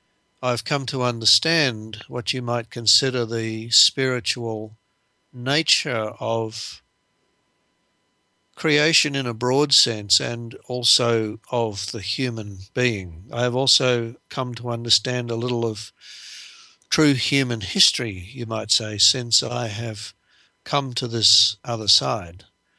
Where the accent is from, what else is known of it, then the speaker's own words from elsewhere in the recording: United States; the United States, which is my home country